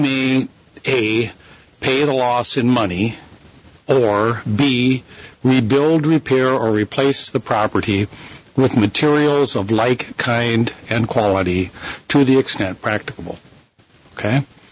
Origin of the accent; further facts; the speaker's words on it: Pierre, South Dakota, United States; I'm an attorney from Pierre